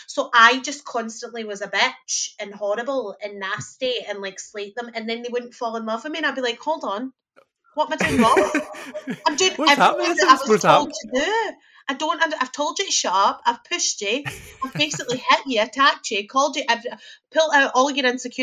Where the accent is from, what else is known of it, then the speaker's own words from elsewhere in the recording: Glasgow, Scotland, United Kingdom; I did that as a Glaswegian teenager, being like your shirt, shut up.